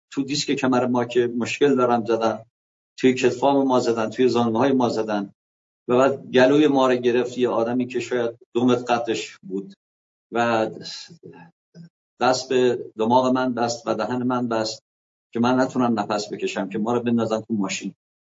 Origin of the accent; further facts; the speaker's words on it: Andimeshk, Khuzestan, Iran; now in Tehran, Iran; خودم اهل خوزستان هستم، بچه اندیمش هستم، مقیم تهران هستم